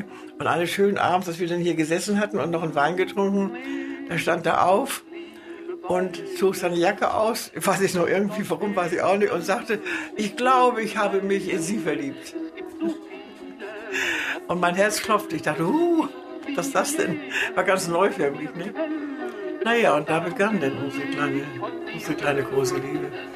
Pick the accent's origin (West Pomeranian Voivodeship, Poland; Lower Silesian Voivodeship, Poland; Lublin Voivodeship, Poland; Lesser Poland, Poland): West Pomeranian Voivodeship, Poland; Stargard; Ich komme aus Pommern. Aus Hinterpommern bin ich sehr stolz drauf. Jawohl, ich bin eine Pomeranze. Ich sah meine Mutter ja so früh, da bin ich erst knapp 2 gewesen und hat meine Großmutter mich zu sich nach Stargard geholt.